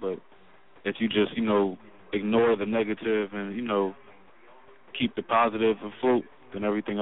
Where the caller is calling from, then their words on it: Philadelphia, Pennsylvania, United States; From Philly.